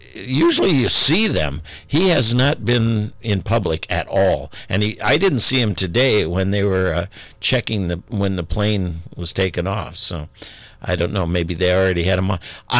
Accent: Indianapolis, Indiana, United States; Now, I'm a Hoosier. I was born in Indianapolis. I'm not real proud of Indiana politics

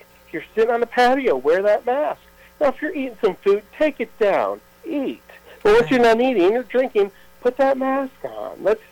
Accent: Sandusky, Ohio, United States; Yeah, I'm from Northern Ohio. I'm from around Sandusky.

